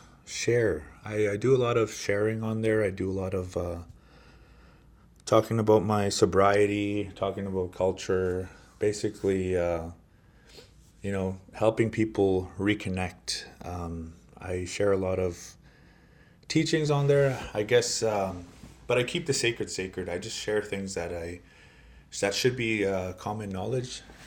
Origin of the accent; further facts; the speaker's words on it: Saddle Lake, Alberta, Canada; now in Edmonton, Canada; I come from Saddle Lake, Alberta. I currently live in Edmonton, Alberta.